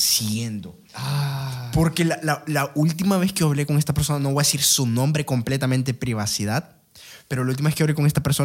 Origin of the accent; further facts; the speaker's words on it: Valle de Ángeles, Francisco Morazán, Honduras; Somos de Valle de Ángeles, loco.